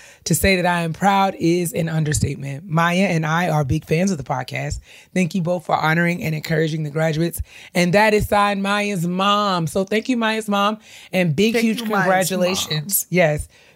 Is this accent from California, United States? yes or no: no; New York, United States; We grew up in New York, and so this is different for us.